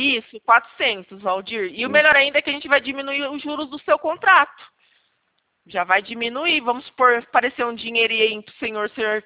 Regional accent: Presidente Prudente, São Paulo, Brazil; Eu sou aqui de Prudente

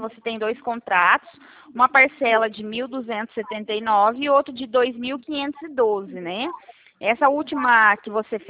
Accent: Americana, São Paulo, Brazil; Ó, eu sou aqui de Americana, São Paulo.

